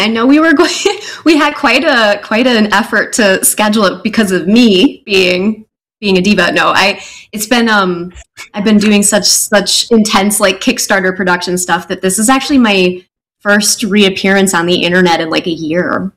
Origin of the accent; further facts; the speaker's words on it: Wisconsin, United States; because I grew up in southern Wisconsin. I'm from Wisconsin, and this was in the 90s during the TSR era.